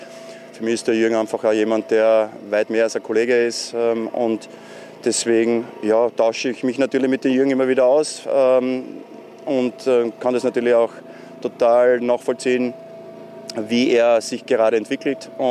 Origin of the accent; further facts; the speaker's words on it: Graz, Styria, Austria; Naja, ich bin Grazer, habe in Graz, glaube ich, eine wunderschöne Zeit gehabt als Spieler.